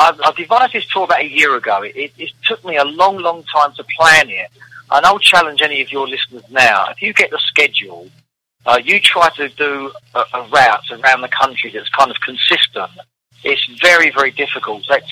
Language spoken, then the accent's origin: English; London, United Kingdom; I'm from London, England